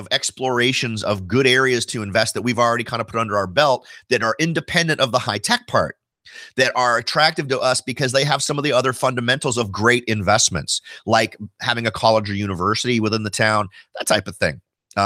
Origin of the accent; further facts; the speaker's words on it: California, United States; Now, I grew up in Silicon Valley, so I'm pretty aware of what the feel was or the vibe.